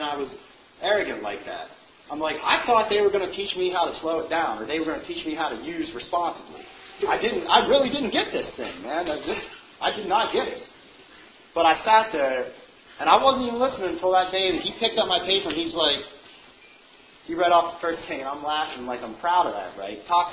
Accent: State College, Pennsylvania, United States; So anyway, I got back to my hometown, State College, and I got hooked up with these guys.

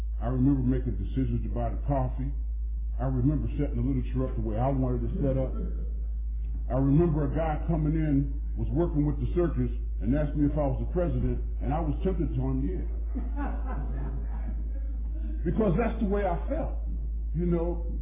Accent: Pittsburgh, Pennsylvania, United States; I come from Center Avenue in the Hill District in Pittsburgh. You know, I'm used to seeing guys with big fat hands and pus coming out of it.

